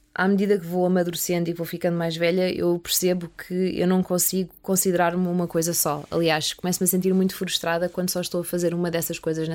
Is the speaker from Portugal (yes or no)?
yes; Portugal; also born or lived in United States; Sou portuguesa nascida nos Estados Unidos